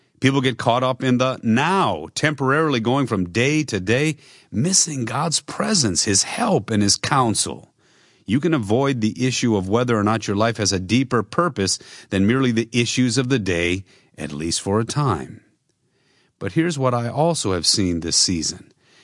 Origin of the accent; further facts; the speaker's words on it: Michigan, United States; My home state of Michigan has Detroit, a serious contender for a city with the most road construction, repair, and road repaving.